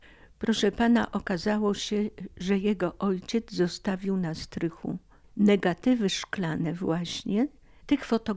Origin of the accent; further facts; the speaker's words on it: Nałęczów, Lublin Voivodeship, Poland; mówię, że jestem z Nałęczowa.